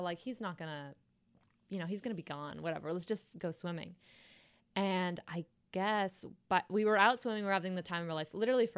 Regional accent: Carlsbad, California, United States; Also, I grew up in San Diego, where you grew up.

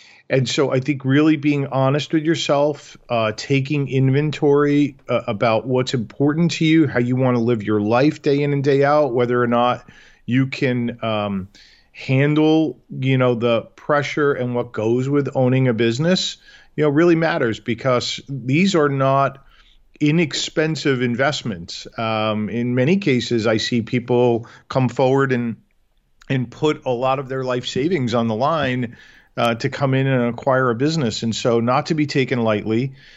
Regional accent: New York, United States; now in Chicago, United States; So born and raised in New York, have had the opportunity to live all over the country, but have been situated in the Midwest, in Chicago specifically, for almost 20 years now.

